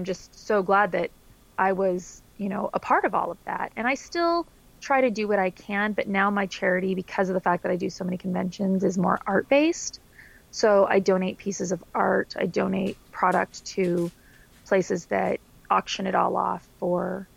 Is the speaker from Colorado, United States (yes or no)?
yes; Denver, Colorado, United States; I grew up in Denver. We didn't have one. We had Starfest, but we didn't have Comic-Con.